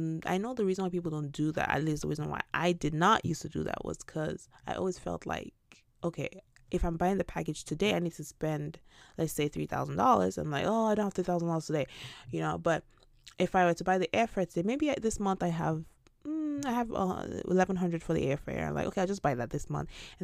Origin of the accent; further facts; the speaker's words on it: Nigeria; I'm not a fan of this because I grew up in Nigeria